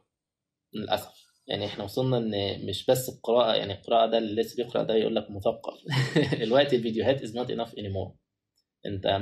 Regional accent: Egypt; بص احنا عندنا في مصر مواهب كتير جدا في الاوبريشنز

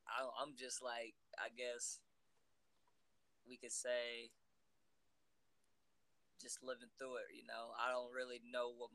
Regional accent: Salt Lake City, Utah, United States; also born or lived in Kenya; So I was originally born in Kenya, but I grew up in, we can say per se, Utah, Salt Lake City, Utah.

